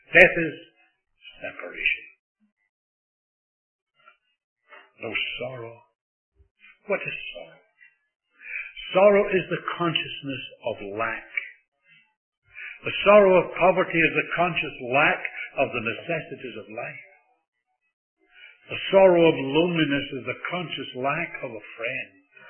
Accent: Scotland, United Kingdom; I'm a Scot. Spent a lot of my growing up years by the sea, and I love the sea to this day.

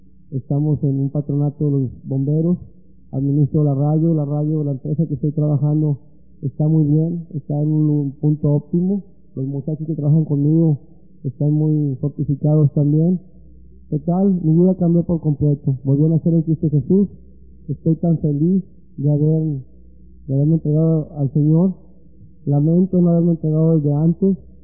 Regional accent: Ciudad Miguel Alemán, Tamaulipas, Mexico; soy abogado, soy originario de Ciudad Miguel Alemán, Tamaulipas, México, y administro una empresa de radio en México, en Tamaulipas, México, Miguel Alemán, Tamaulipas, México.

